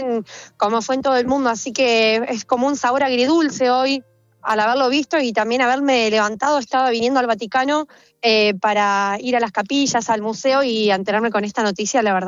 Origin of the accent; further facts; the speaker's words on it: Argentina; Soy argentina y sí, bueno, también una sensación muy rara ayer